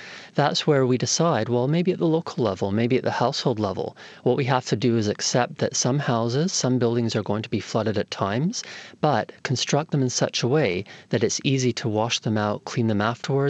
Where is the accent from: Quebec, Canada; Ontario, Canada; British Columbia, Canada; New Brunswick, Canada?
Ontario, Canada; Toronto; Well, I grew up in Toronto in Canada, and I always enjoyed the ravine system